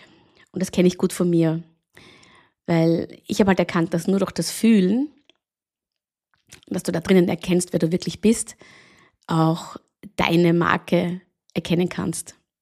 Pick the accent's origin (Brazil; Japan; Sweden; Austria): Austria; Klosterneuburg, Lower Austria; Meine Wurzeln aber, wie gesagt, habe ich in Klosterneuburg, in dieser kleinen Weinstadt bei Wien, wo ich aufgewachsen bin und wo auch meine Familie lebt.